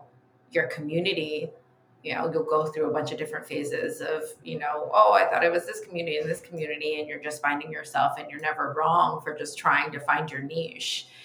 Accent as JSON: {"language": "English", "town": "Los Angeles", "region": "California", "country": "United States", "lives_now": "New York, United States", "said": "well, I'm originally in Los Angeles, but right now I am in Soho, New York."}